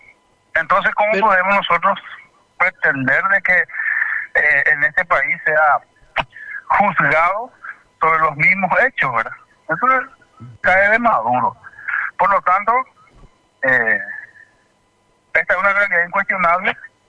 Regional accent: Paraguay; como paraguayo, como opositor, como trabajador independiente, como de familia, como abuelo, como miembro de una comunidad

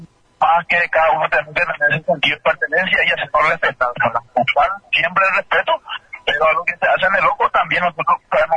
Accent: Itapúa, Paraguay; born there; yo soy, yo nací en Itapúa, te cuento, porque yo soy itapuense de nacimiento

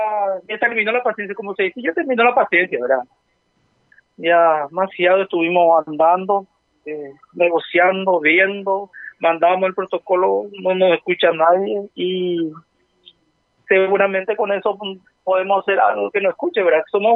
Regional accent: Paraguay; Vamos a hacer reclamar nuestro derecho como paraguayo

